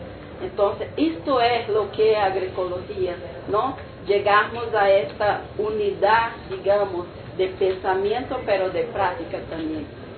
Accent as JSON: {"language": "Spanish", "country": "Brazil", "first_language": "Portuguese", "second_language": "Spanish", "said": "Yo no hablo muy bien español. … de Brasil. Hablo portugués."}